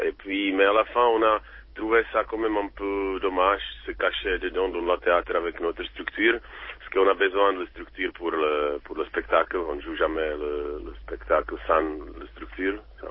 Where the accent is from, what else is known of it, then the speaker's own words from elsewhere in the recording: Czechia; French is a second language; Ça, c'est quelque chose qui nous manque chez nous, à Tchéquie